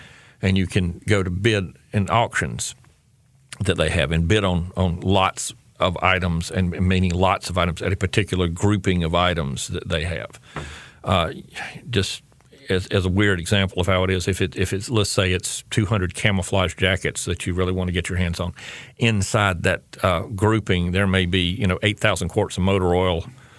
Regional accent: North Carolina, United States; Well, I was a native North Carolinian, born and raised in North Carolina. Attended the University of North Carolina, graduated in 78.

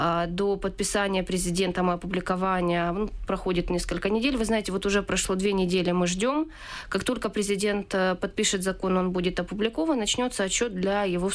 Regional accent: Donetsk, Donetsk Oblast, Ukraine; now in Kyiv, Ukraine; когда я приехала сама из Донецка в Киев 1.5 года назад

